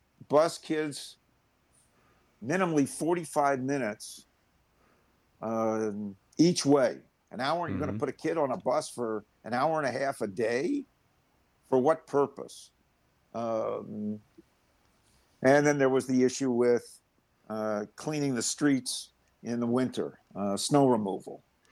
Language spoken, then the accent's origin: English; Minneapolis, Minnesota, United States; now in Edina, United States; I moved to Edina from Minneapolis. One, it was changes at the time that Minneapolis was making with schools. So they were in my little district of southwest Minneapolis.